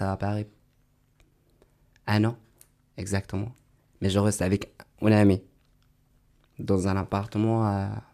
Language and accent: French; Benghazi, Libya; Oui, j'habite à Benghazi, c'était la deuxième ville au Libye.